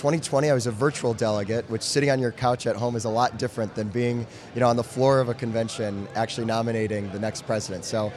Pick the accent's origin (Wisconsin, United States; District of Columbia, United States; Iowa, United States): Wisconsin, United States; Racine; from Racine, Wisconsin.